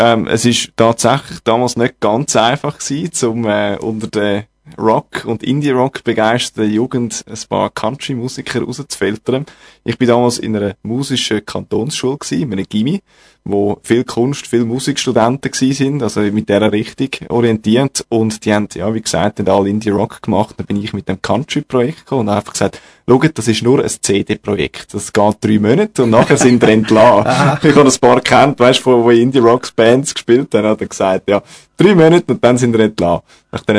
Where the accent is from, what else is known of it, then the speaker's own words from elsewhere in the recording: Zurich, Switzerland; Ich bin aus der Gegend von Zürich